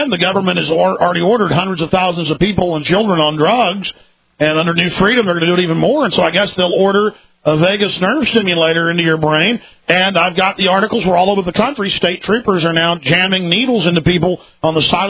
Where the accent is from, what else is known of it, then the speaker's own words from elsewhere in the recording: Texas, United States; See, just like Bush came to Texas and acts like one of us.